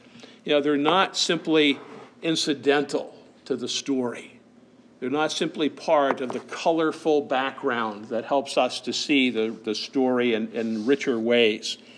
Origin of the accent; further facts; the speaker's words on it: Bethlehem, Pennsylvania, United States; Reed and I grew up in Bethlehem, Pennsylvania. We grew up in a land of Bible names.